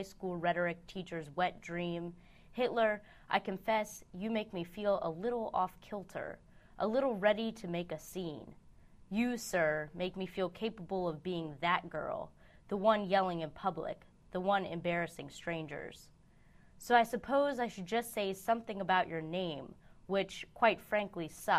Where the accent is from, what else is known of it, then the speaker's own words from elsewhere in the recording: United States; because as an American, you can't say, 9/11 is irrelevant to me.